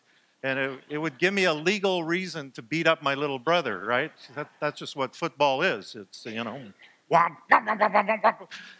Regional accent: Edmonton, Alberta, Canada; For me, I have great memories of the family table. I was raised in Edmonton.

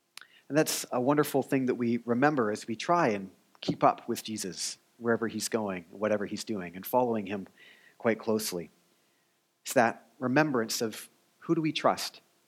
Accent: British Columbia, Canada; I thought I was pretty outdoorsy, being from British Columbia.

